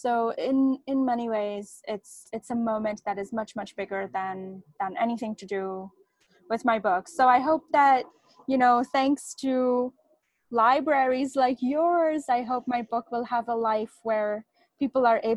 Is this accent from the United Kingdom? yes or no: no; India; moved away as an adult; now in United States; I grew up in India, finished high school there.